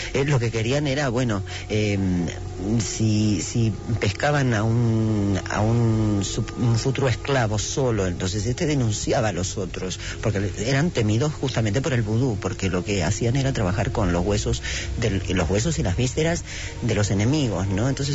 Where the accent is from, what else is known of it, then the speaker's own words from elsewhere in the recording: Argentina; Soy argentina.